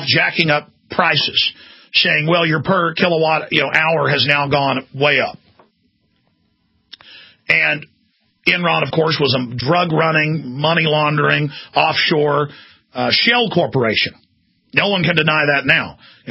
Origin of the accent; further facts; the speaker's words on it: Dallas, Texas, United States; I mean, growing up in Texas during hot weather, we didn't have rolling blackouts ever. Growing up in Dallas, now they do in the summer.